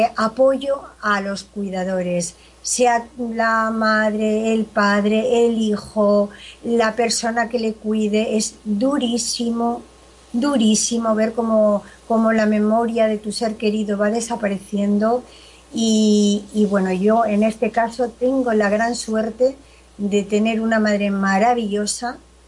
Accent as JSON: {"language": "Spanish", "town": "Madrid", "region": "Community of Madrid", "country": "Spain", "tie": "born or raised there", "also_born_or_lived": "Ceuta", "said": "yo nací en Ceuta, porque mi padre era militar y por aquella época pues toda la familia era de militares y veníamos de allí, pero a los 2 años me trasladé a vivir a Madrid y bueno, desde entonces vivo aquí en Madrid."}